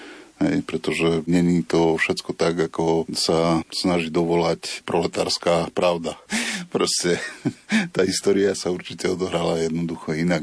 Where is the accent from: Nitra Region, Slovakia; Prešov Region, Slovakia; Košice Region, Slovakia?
Košice Region, Slovakia; Sečovce; Ja som rodák z takého malého mesta Sečovce, to je mestečko medzi Košicami a Michalovcami.